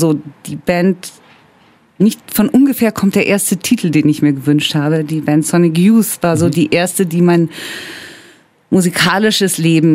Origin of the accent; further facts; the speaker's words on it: Bavaria, Germany; Und ich bin in Bayern aufgewachsen.